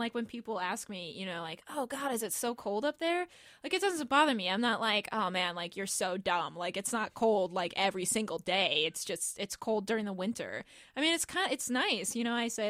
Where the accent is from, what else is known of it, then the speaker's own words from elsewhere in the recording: Minnesota, United States; I grew up in Minnesota.